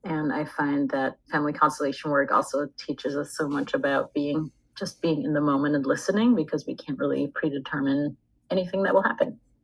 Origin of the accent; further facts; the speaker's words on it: Austria; I was born and raised in Austria, near Vienna